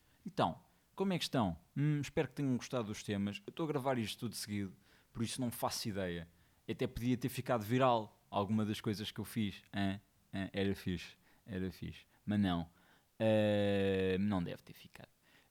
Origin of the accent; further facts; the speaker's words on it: Covilhã, Centro, Portugal; Eu venho da Covilhã. Na Covilhã, a hora de ponta envolve três carros, pá.